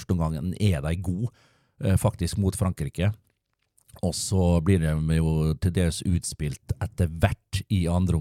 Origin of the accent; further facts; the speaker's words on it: Møre og Romsdal, Norway; jeg er fra Romsdal